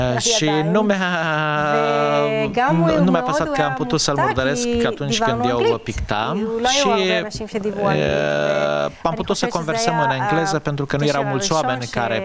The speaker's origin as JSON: {"language": "Romanian", "country": "Israel", "tie": "born or raised there", "said": "M-am născut în Israel, am crescut într-o familie iudaică tradițională."}